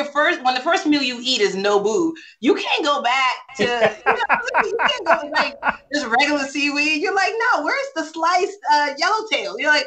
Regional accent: Nigeria; because I'm Nigerian.

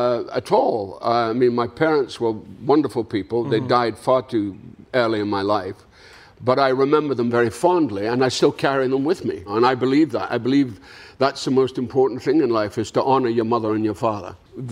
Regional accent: Dundee, Scotland, United Kingdom; I was back in my hometown of Dundee in Scotland

